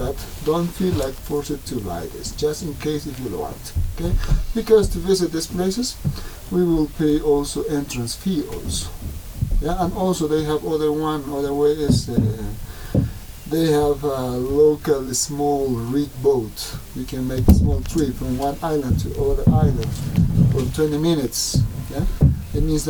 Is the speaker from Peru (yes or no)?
yes; Puno, Peru; English is a second language; I'm from Puno, from your hotel, approximately, by the north